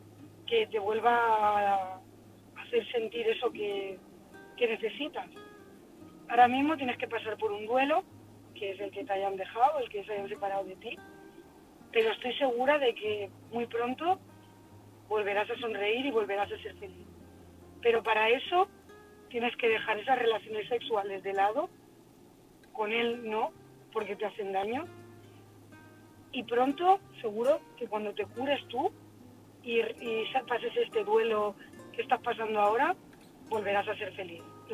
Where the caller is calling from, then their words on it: Barcelona, Catalonia, Spain; de Barcelona.